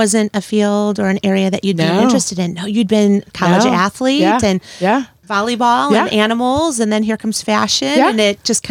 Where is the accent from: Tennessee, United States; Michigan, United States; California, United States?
Michigan, United States; Detroit; Like I said, you know, for me, I grew up here in Detroit.